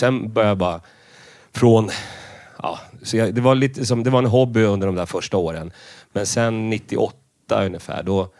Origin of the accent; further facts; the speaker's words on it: Stockholm, Stockholm County, Sweden; jag är uppvuxen här i Högdalen. Där du har din poddstudio. Så då bodde jag här i Högdalen